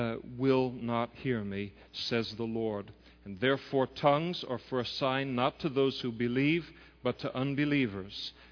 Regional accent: United States; They were speaking Romanian. It's an affront to me as American.

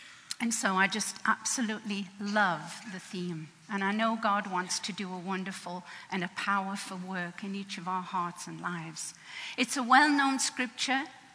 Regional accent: England, United Kingdom; accent: English; moved away; But I'm from England, and I guess the accent's here to stay. After 40 years.

